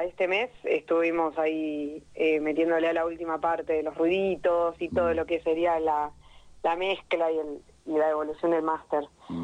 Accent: La Plata, Buenos Aires Province, Argentina; hay dos que somos, tres que somos platenses, estudiantes de La Plata

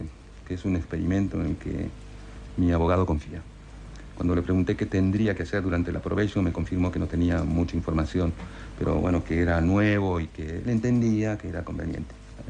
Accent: Argentina; Hermano, somos todos argentinos, che.

